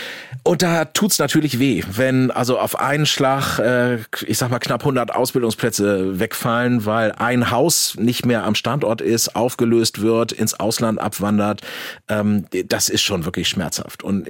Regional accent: Hamburg, Germany; Also da spreche ich jetzt mal als Hamburger.

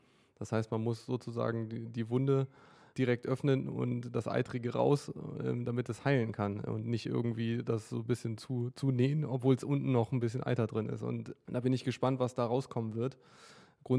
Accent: Clausthal-Zellerfeld, Lower Saxony, Germany; Ich bin hier aufgewachsen in Clausthal-Zellerfeld, bin hier 13 Jahre lang zur Schule gegangen. Also ich stamme tatsächlich hierher

